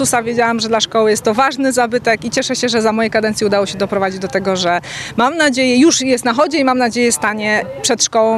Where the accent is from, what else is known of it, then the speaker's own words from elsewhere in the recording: Elbląg, Warmian-Masurian Voivodeship, Poland; Nie, ja jestem z Elbląga, ale już...